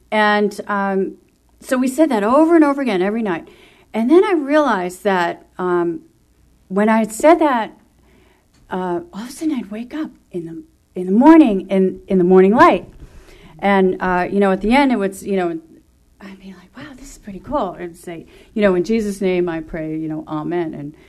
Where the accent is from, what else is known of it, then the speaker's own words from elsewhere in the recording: Ho-Ho-Kus, New Jersey, United States; And I was born and raised in New Jersey, northern New Jersey, Hohokus, New Jersey, where the Lenni Lenape Indians were.